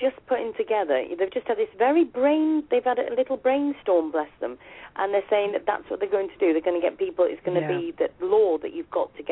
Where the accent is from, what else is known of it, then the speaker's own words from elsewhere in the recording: United Kingdom; accent: UK; Did you ring in just because you love my UK accent